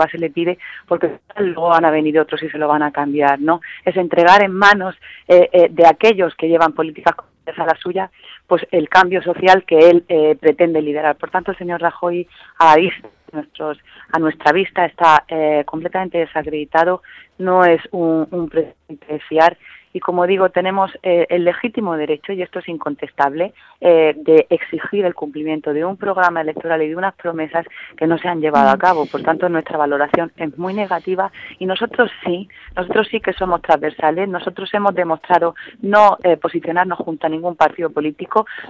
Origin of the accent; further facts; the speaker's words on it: Spain; esto es algo que nosotros como españoles, tantos los que tengamos una postura u otra frente a este tema y a cualquiera, tenemos la responsabilidad de exigir.